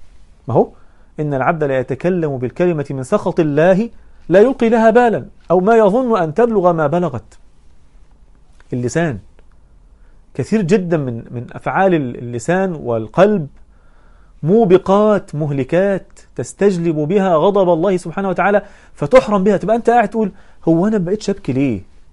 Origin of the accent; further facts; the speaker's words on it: Egypt; فبيقول لي أنت منين؟ قلت له أنا من مصر.